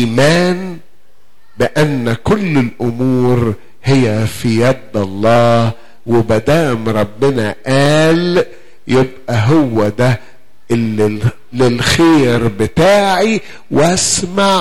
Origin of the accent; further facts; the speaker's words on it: Shubra, Cairo Governorate, Egypt; الكلام ده عندنا في شبرا مش عندكم